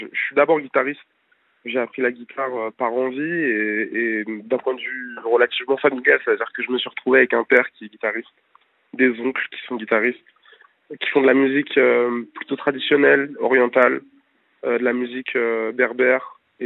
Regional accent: Paris, Île-de-France, France; moi, je viens de Paris. Après, j'ai beaucoup bougé aux quatre coins de la France.

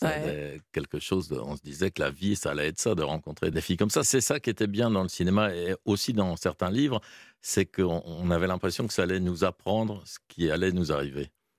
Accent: Paris, Île-de-France, France; Oui, mais enfin, enfant, j'ai grandi à Paris, mais effectivement, le fait d'avoir été adolescent en province

